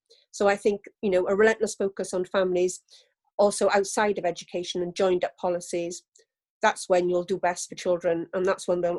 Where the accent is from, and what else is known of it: Wales, United Kingdom